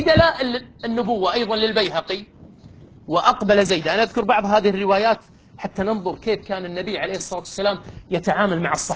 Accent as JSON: {"language": "Arabic", "country": "Kuwait", "said": "مو يقولون عندنا بالكويت زوارة"}